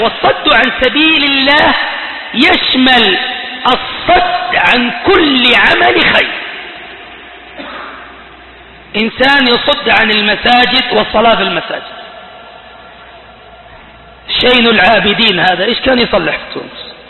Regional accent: Saudi Arabia; قلت لهم أنا سعودي.

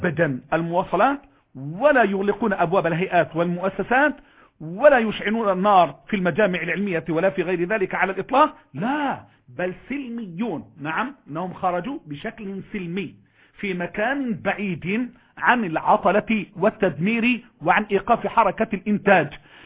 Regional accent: Egypt; فأنا مصري أرى بلدي تحترق

